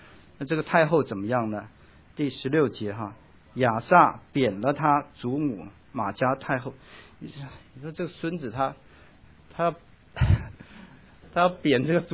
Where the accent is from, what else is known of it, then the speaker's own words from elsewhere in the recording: China; 跟我们中国人的那个中元节鬼节差不了多少哈